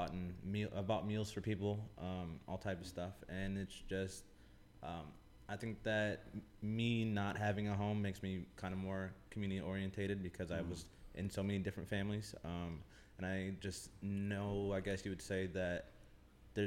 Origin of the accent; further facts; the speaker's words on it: Iowa, United States; So I'm from Iowa, just a little small town boy. I grew up in foster care, actually. So I moved around a lot.